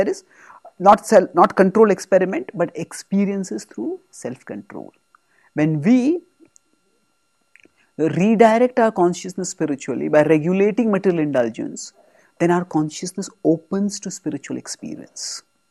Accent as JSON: {"language": "English", "country": "India", "said": "It's like, I come from India, where people are mad for cricket."}